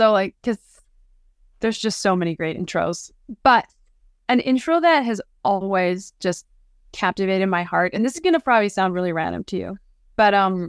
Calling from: Los Angeles, California, United States; I'm a little nomadic, but I'm calling in from LA. I live in Canada. I have a home in Toronto

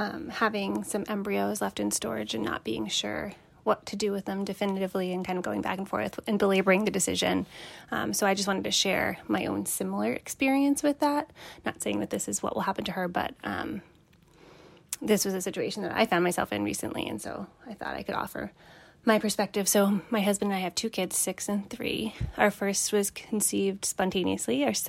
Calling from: Boston, Massachusetts, United States; I'm calling from the Boston area.

